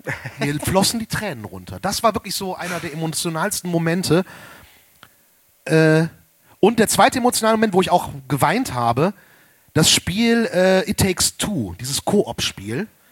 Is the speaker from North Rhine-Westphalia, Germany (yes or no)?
yes; Erkrath, North Rhine-Westphalia, Germany; ich komme aus Erkrath, da gibt's ja relativ viele Höfe